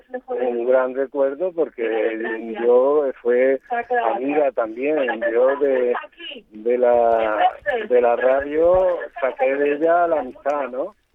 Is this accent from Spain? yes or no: yes; Spain; como el encuentro se realiza en España, pues la mayoría somos españoles